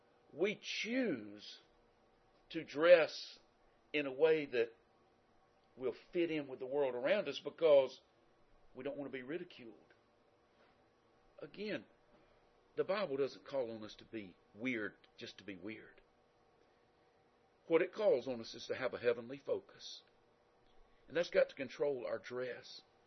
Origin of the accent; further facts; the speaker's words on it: the South, United States; accent: southern; The reason I have a southern accent is I was born in the South. I lived in the South, except for 4 years of my life where I was kind of caught in the mountains. You know, I've lived in the South all my life.